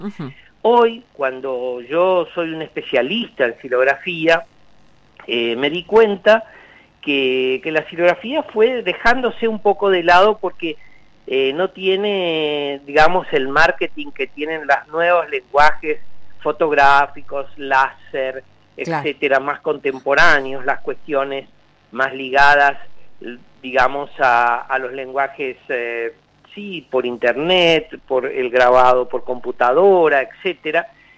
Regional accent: Chaco, Argentina; born there; moved away as an adult; now in Buenos Aires, Argentina; yo soy un artista visual, que nací en el Chaco, pero vivo hace 35 años aproximadamente en Buenos Aires

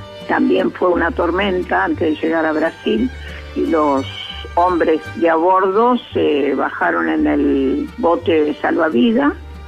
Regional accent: Norway; Spanish is a second language; now in Argentina; Realmente yo me siento más argentina que noruega acá.

